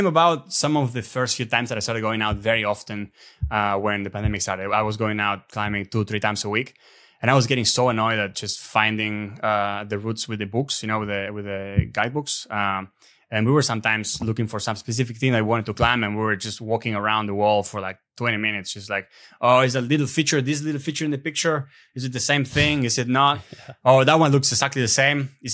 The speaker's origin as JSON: {"language": "English", "country": "Argentina", "second_language": "English", "moved": "yes", "lives_now": "Australia", "said": "And I'm from Argentina as well."}